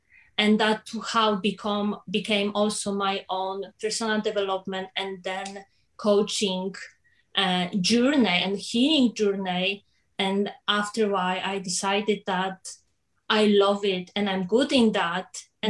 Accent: Poland; English is a second language; now in Sydney, Australia; So I live in Sydney for 7.5 years, and I am originally from Poland.

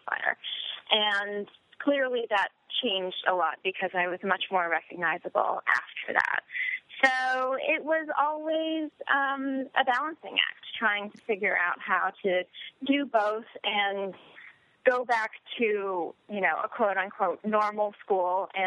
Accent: Ontario, Canada; I am Canadian. I lived outside of Toronto.

